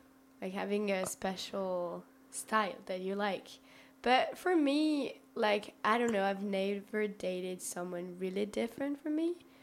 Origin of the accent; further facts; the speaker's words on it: Marseille, Provence-Alpes-Côte d'Azur, France; accent: Marseille; English is a second language; in my hometown because I live in the south of France in Marseille.